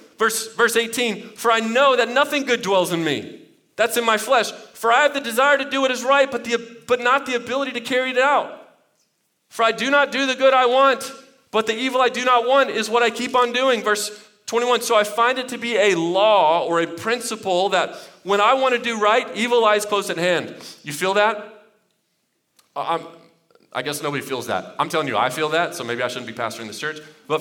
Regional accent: Texas, United States; So I grew up in Texas, so in Texas, you study Spanish.

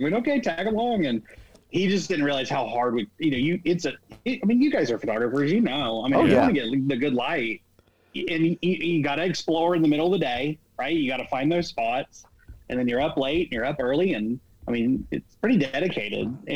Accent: the South, United States; I'm originally from the South, and I know never to sit at the table with your hat on

